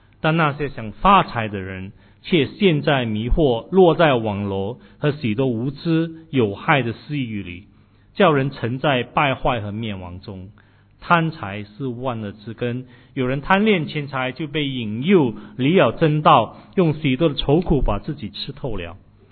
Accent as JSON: {"language": "Chinese", "country": "China", "said": "特别是我们中国人，我们来到这一个地方，这一个自由的国家"}